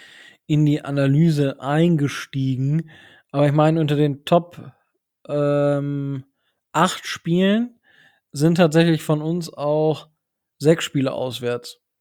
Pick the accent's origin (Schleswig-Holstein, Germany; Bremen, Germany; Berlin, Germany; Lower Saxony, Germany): Lower Saxony, Germany; born or raised there